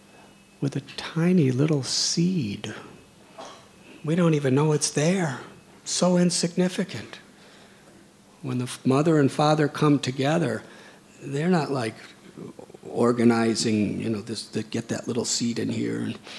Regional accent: Chicago, Illinois, United States; I'm from Chicago, and we had a famous fire called the Chicago Fire.

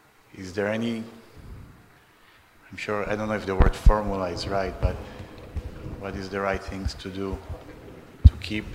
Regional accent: Israel; I grew up in Israel, and I grew up to a Jewish family, a very strong Jewish family.

